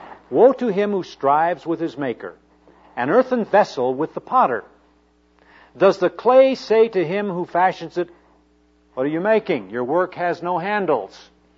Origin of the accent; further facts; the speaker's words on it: Albuquerque, New Mexico, United States; I grew up in Albuquerque, New Mexico. I'm part of the southwestern strain of the Spanish families.